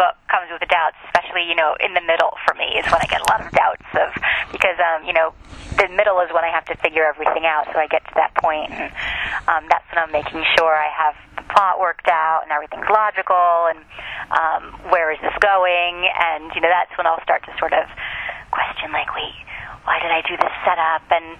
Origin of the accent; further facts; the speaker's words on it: Freehold, New Jersey, United States; I am from New Jersey, yeah.